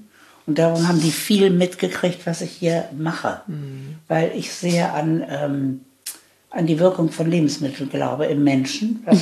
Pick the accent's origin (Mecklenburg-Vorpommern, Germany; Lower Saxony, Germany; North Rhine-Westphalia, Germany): North Rhine-Westphalia, Germany; Gelsenkirchen; born there; Aber ich wurde 1938 in Gelsenkirchen geboren